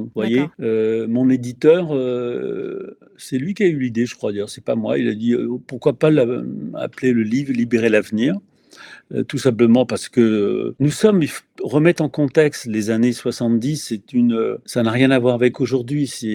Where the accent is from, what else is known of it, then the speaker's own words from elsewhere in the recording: Brittany, France; mais bon, je suis un peu têtu, je suis breton